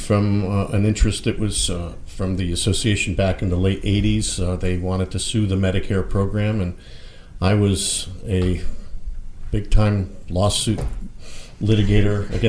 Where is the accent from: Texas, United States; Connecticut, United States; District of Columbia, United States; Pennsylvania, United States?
Connecticut, United States; Torrington; I grew up in a small mill town called Torrington, Connecticut, northwestern Connecticut in the Berkshire Hills.